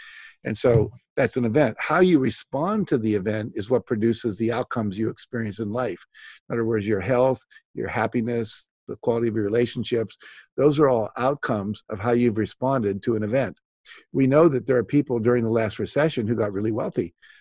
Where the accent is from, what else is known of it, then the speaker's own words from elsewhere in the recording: West Virginia, United States; I grew up in West Virginia.